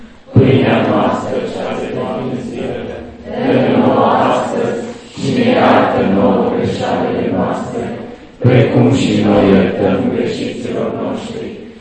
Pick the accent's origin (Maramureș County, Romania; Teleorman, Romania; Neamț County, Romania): Maramureș County, Romania; ca eu să pot pleca spre satul meu natal, spre Dumnezeu, la Pălele Munților Țibleș.